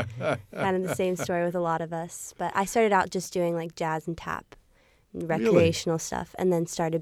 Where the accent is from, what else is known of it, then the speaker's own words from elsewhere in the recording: Pennsylvania, United States; I'm from Pennsylvania, and I'll be going into my senior year here at IU.